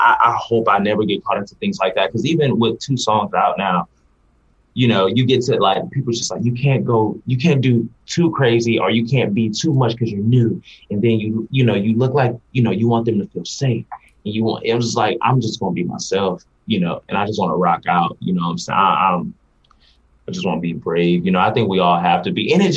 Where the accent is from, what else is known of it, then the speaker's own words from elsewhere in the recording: Texas, United States; I grew up in Texas and Black people, we've always loved her.